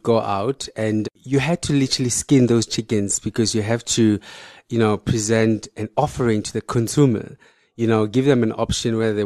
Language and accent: English; Tembisa, Gauteng, South Africa; So I grew up in Tembisa. I'm from Tembisa. I went to school in Tembisa.